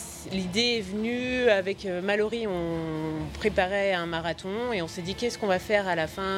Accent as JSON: {"language": "French", "region": "Pays de la Loire", "country": "France", "said": "Il faut s'habituer. On n'a pas l'habitude chez nous, on vient de Vendée."}